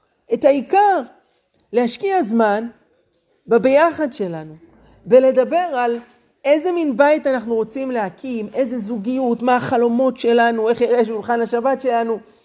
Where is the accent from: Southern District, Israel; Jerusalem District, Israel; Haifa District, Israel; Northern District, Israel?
Jerusalem District, Israel; Jerusalem; גדלתי בבית דתי, הייתי בבית ספר דתי, הייתי ילד טוב, ירושלים.